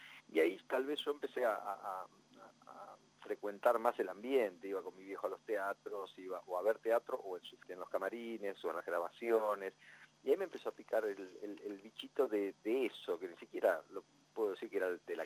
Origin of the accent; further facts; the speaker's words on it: La Plata, Buenos Aires Province, Argentina; now in Buenos Aires, Argentina; Me vine de La Plata a Buenos Aires a estudiar teatro y a laburar.